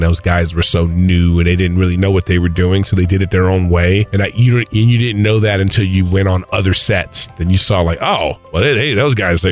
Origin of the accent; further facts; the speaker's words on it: Los Angeles, California, United States; I'm originally from Los Angeles.